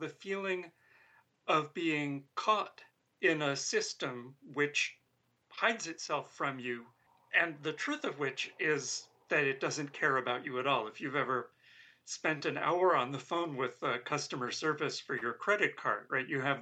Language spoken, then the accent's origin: English; New York, United States; And for a teenage boy growing up in New York in that time, that revelation rang strangely true.